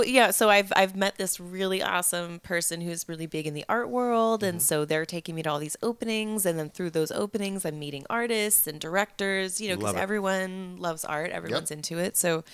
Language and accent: English; Napa, California, United States; In Napa. I'm from originally born and raised in Napa.